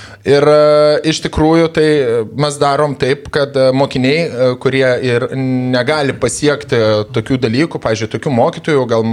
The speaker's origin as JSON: {"language": "Lithuanian", "region": "Samogitia", "country": "Lithuania", "said": "ten visi esam žemaičiai"}